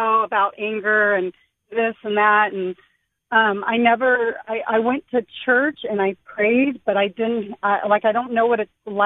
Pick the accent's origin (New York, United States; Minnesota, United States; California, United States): California, United States; Riverside; Yeah, I'm from Riverside.